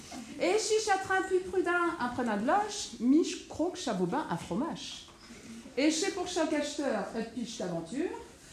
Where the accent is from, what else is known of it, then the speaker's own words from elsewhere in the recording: Croix, Hauts-de-France, France; Je suis de Croix